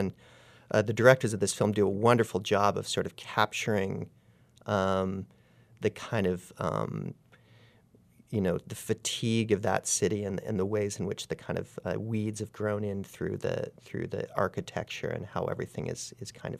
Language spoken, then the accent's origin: English; San Diego, California, United States; also born or lived in New York City; now in Cairo, United States; I came here from graduate school in New York City, but I'm originally from San Diego, so I'm used to, obviously, the ocean